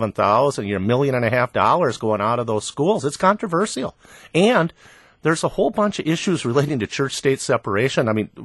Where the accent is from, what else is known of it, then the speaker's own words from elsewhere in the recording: Verona, Wisconsin, United States; So, you know, in my hometown of Verona, which has 5,000 kids, which is amazing because when I went there, I went to a one-room school